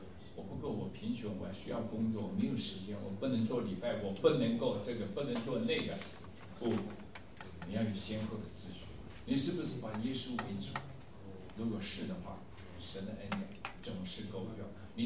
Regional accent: China; 我们中国人常常发生这个问题，孝道的。

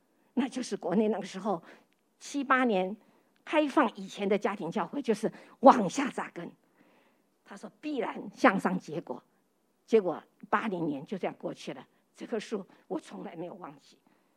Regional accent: Taiwan; now in United States; 因为那时候我们是台湾出来的，根本没有去过国内

